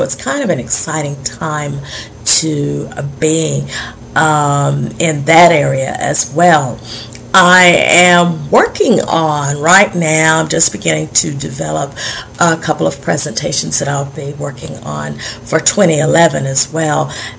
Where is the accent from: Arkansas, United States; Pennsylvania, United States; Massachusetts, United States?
Arkansas, United States; My hometown is just right there in western Arkansas.